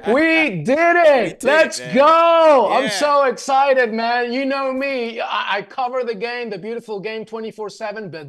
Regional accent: Peru; now in New York, United States; when I was growing up in Peru, man, in the 80s and early 90s

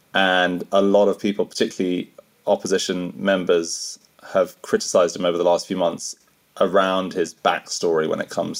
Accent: United Kingdom; at least as a Brit looking at this closely the last few months

